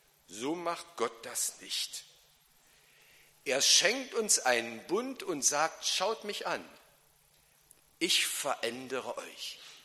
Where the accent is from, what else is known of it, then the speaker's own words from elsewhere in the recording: Halberstadt, Saxony-Anhalt, Germany; born there; Ich bin in Halberstadt im Harz geboren oder am Harz. Wunderschöne alte Stadt mit einem Dom und wunderbaren Domschätzen, die zu besichtigen sind.